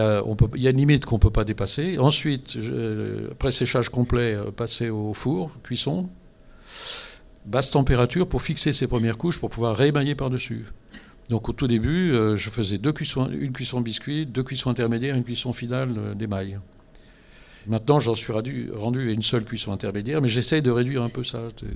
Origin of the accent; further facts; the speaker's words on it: Corbeil-Essonnes, Île-de-France, France; born there; Mais historiquement, moi, je suis né à Corbeil-Essonnes.